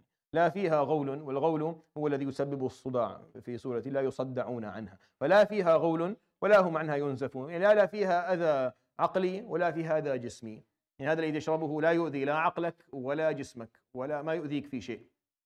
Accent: Syria; بيقولوا عندنا في سوريا،

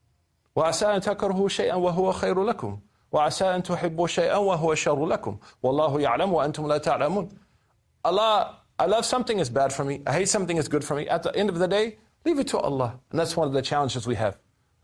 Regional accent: Oklahoma, United States; I'm from Oklahoma, like, we don't even speak English, like, let alone like memorize this holy book.

